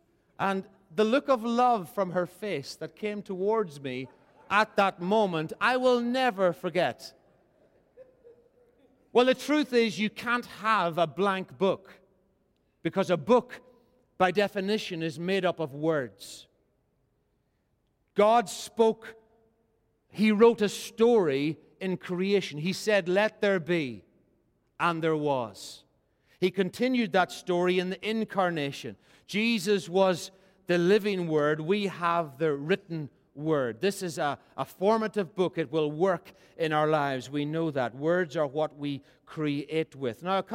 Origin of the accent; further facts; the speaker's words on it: Ireland; I come from Ireland, the most intelligent nation in the world.